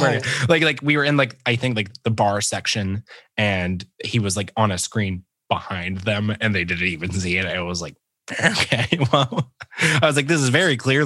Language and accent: English; Phenix City, Alabama, United States; And I grew up in the South. I grew up in a place called Phenix City. And it's like right on the border of Alabama and Georgia.